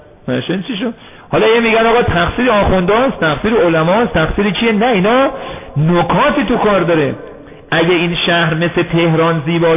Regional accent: Isfahan, Iran; now in Qom, Iran; چون خودم بچه اصفهان هستم، بارها شده خیلی ها تو قم به من میگن تو بیکار بودی، شهر اصفهان به اون خوبی

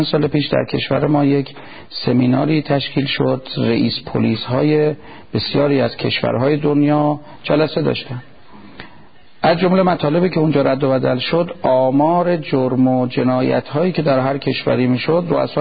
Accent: Iran; ویژه ما ایرانیام نیست

